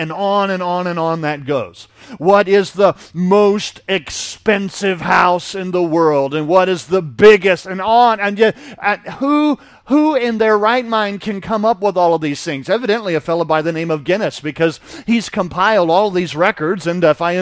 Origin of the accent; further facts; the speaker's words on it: United States; As an American, you know, we're always warlike and bellicose.